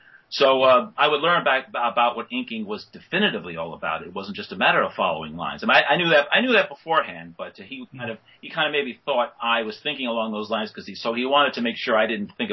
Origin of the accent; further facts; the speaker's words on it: New York City, New York, United States; born there; I was born in New York City, so I was buying them right off the newsstand.